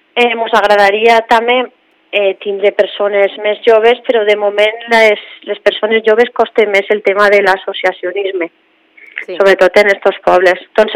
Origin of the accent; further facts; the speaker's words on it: La Jana, Valencian Community, Spain; Jo soc de la Llana, d'un poble d'aquí del Baix Maestrat